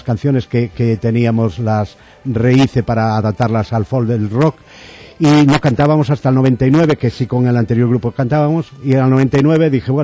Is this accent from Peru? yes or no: no; Lugo, Galicia, Spain